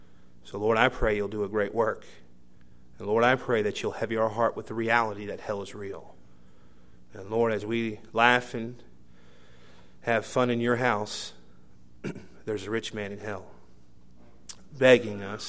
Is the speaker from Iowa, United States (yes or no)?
no; Philadelphia, Pennsylvania, United States; I grew up in Philadelphia. My parents went there and worked in a ministry, Ontario Street Baptist Church.